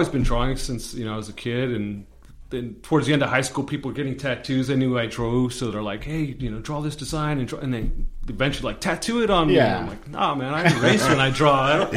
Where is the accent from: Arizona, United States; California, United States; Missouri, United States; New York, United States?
California, United States; Covina; I grew up mostly in Covina.